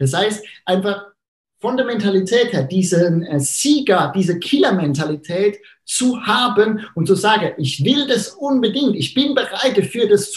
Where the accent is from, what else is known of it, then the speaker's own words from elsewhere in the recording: Rhineland-Palatinate, Germany; accent: Palatine; auch wenn mein Dialekt vielleicht ein bisschen anstrengend ist, wenn er schwierig ist, dann ich werde mich bemühen, in perfektem Pfälzisch zu kommunizieren und ich werde Hochdeutsch außen vor lassen.